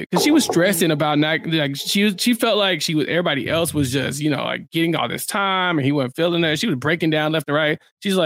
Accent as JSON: {"language": "English", "region": "Texas", "country": "United States", "said": "I was like, is this as a Texan? Yeah, mm-hmm. But as a Texan, I just don't I don't know if I would bond with somebody like that."}